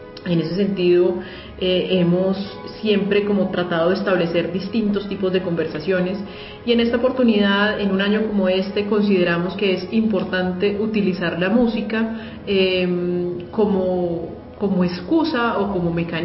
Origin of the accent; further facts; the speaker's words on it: Colombia; como ciudadanos, como colombianos